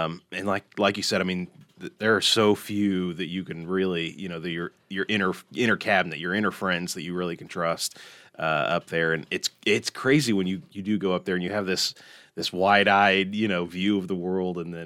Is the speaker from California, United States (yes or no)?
no; Kansas City, Missouri, United States; also born or lived in Hannibal; Yeah, so I grew up part of my life in Kansas City, part of my life in Hannibal.